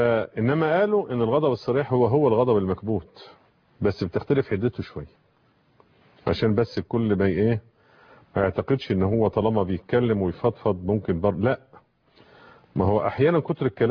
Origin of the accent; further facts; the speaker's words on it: Egypt; اللي هو بيقوله عندنا في مصر بيحقن في نفسه